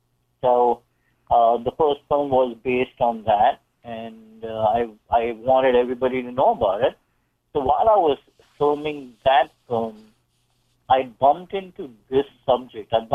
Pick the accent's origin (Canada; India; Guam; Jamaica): India; now in United States; I come from a family of filmmakers back in India. And then, of course, I was the black sheep, so I ran away and I came to America.